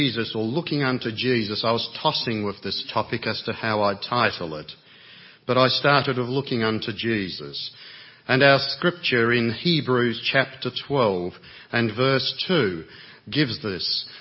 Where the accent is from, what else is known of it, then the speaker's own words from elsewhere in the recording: Australia; I come from Australia, and good morning, brethren.